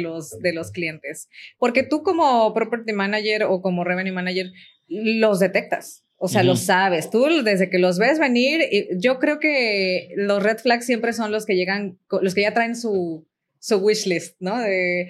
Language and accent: Spanish; Michoacán, Mexico; yo venía justamente de trabajar en la industria del hospedaje en hoteles en Michoacán, de donde soy originaria